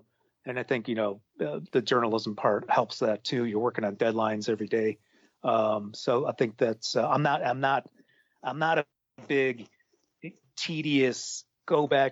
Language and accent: English; Chicago, Illinois, United States; And if it's the fall, I'll watch the Bears because I'm from Chicago.